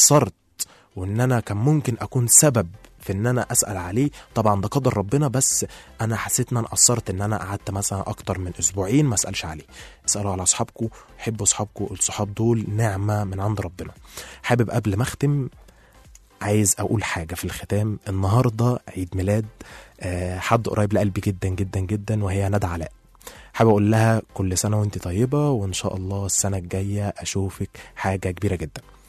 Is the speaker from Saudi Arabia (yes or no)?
no; Suez, Suez Governorate, Egypt; انا اصلا من السويس والجامعه بتاعتي كانت في القاهره